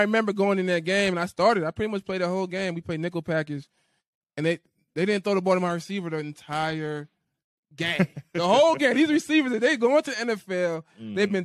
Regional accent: New Orleans, Louisiana, United States; I grew up in New Orleans. I grew up in the area.

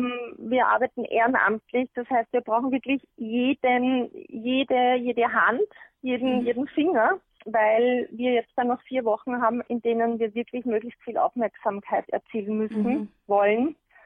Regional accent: Vienna, Austria; Das heißt, ich kann jetzt auch als Wienerin in Dornbirn oder in Linz unterschreiben, völlig egal.

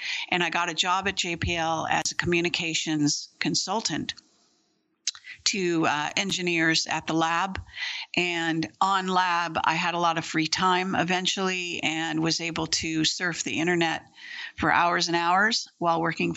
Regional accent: California, United States; born there; I was born in Moffett Field Hospital, which is a military hospital on Moffett Field, which is a very well-known base.

